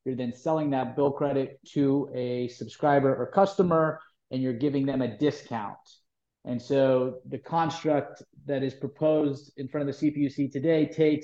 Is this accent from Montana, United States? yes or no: no; California, United States; here in the in my home state of California.